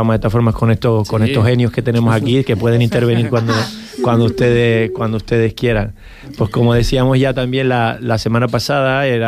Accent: Canary Islands, Spain; somos canarios de un majo

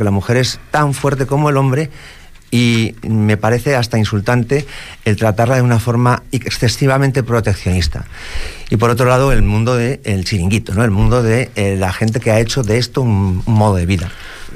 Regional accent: Spain; porque, bueno, porque somos españoles.

